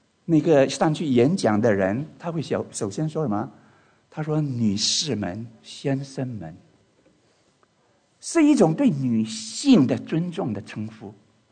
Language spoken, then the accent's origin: Chinese; China; 我们中国人在读到这个词的时候，有点觉得奇怪啊